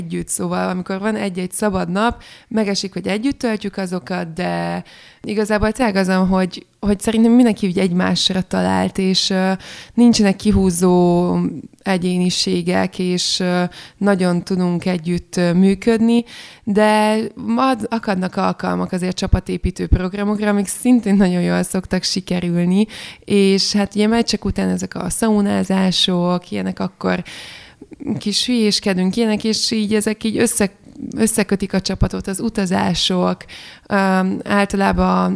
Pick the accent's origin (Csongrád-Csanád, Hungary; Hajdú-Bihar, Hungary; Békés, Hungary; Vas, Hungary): Vas, Hungary; Szombathely; also born or lived in Budapest; mint szombathelyiként, Pestre nagyon nehéz volt beilleszkedni, és szerettem azt az életet is, de az úgy elég volt ez a 3 év.